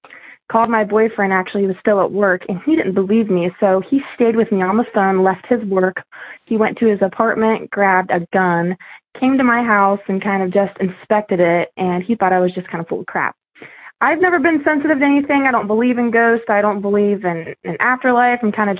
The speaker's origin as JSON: {"language": "English", "town": "Howard", "region": "Ohio", "country": "United States", "said": "I'm from Howard, Ohio."}